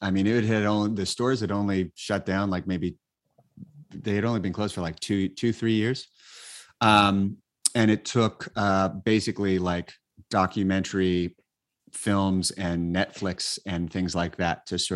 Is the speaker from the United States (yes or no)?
yes; Sacramento, California, United States; growing up in Sacramento, you know, you knew that Tower was from there, that it was originally based there.